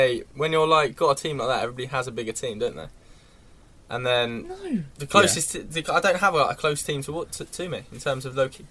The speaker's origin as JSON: {"language": "English", "town": "Exeter", "region": "South West England", "country": "United Kingdom", "said": "I'm from Exeter."}